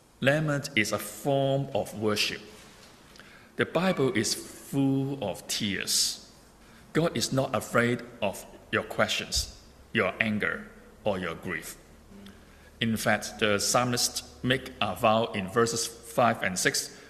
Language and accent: English; Hong Kong; I'm from Hong Kong.